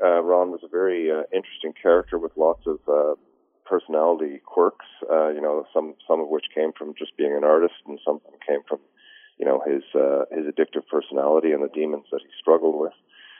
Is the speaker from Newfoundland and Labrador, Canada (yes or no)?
yes; Newfoundland and Labrador, Canada; I would be excommunicated as a Newfoundlander